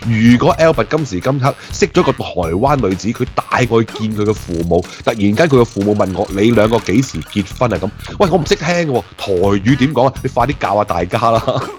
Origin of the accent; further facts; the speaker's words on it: Guangdong, China; 喂，但系我哋广东人咧，即系有啲老人家咧